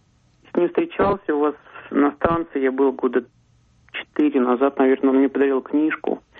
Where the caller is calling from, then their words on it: Paris, Île-de-France, France; Я звоню вам из Парижа.